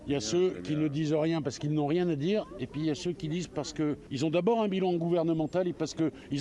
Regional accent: Maubeuge, Hauts-de-France, France; born there; ces terres, monsieur, moi je les connais bien, vous savez, je suis né ici, à Maubeuge.

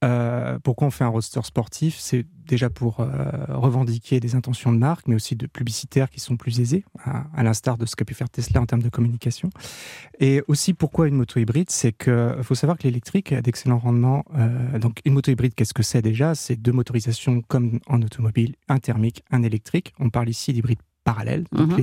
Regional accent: Le Mans, Pays de la Loire, France; je viens du Mans, qui est un des berceaux du sport automobile.

